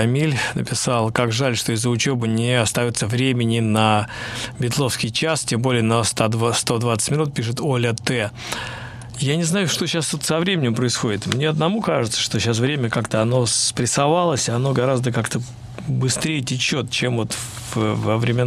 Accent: Ramenskoye, Moscow Oblast, Russia; из Раменского, совершенно не в курсе.

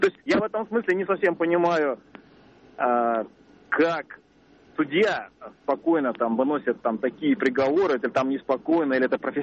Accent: Moscow, Russia; я из Москвы.

